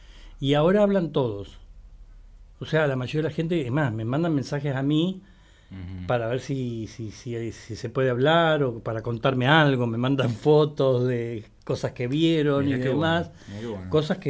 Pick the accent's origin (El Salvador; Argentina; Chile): Argentina; Viedma, Río Negro; soy de acá de Viedma y de chico escuchaba cosas que pasaban en la lobería.